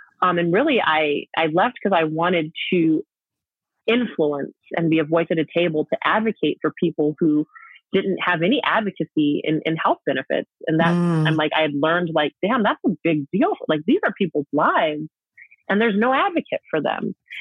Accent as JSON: {"language": "English", "town": "Denver", "region": "Colorado", "country": "United States", "tie": "born or raised there", "said": "Yeah. I grew up in Denver in Park Hill."}